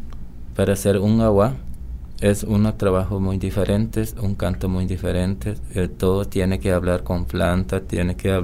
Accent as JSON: {"language": "Spanish", "town": "Alto Chirripó", "region": "Cartago", "country": "Costa Rica", "tie": "born or raised there", "said": "me crecí en Alto Chirripó, se llama Jamó. Ahí me nací, lo mismo ese lugar. Todos mis abuelos, mis abuelas nacieron ahí."}